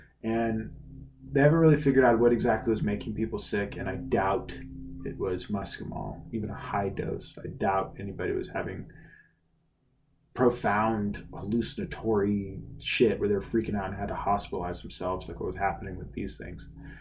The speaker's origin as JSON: {"language": "English", "region": "Colorado", "country": "United States", "said": "where you can even get some that are sourced from Colorado, which is my home state right here."}